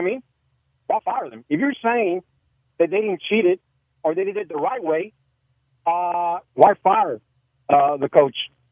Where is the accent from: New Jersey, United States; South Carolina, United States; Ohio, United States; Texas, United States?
Texas, United States; Houston; I'm not saying because I'm here from the Houston area.